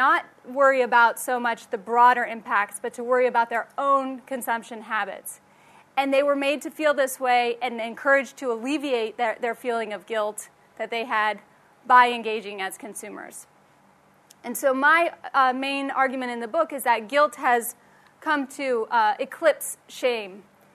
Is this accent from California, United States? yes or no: no; Ohio, United States; a judge in my home state of Ohio making this woman carry this sign